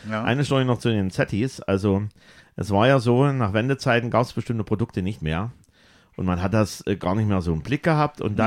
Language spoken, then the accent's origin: German; East Germany, Germany; hatte in dem Moment wirklich das Gefühl meiner Kindheit im Osten